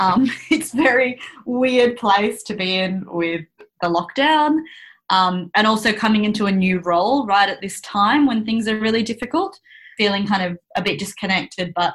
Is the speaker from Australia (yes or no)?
yes; Fremantle, Western Australia, Australia; I'm a Belgu woman. My family are from the Pilbara region of Western Australia. I grew up on Noongar country though in Fremantle, and I'm actually back here at the moment for coronavirus lockdown.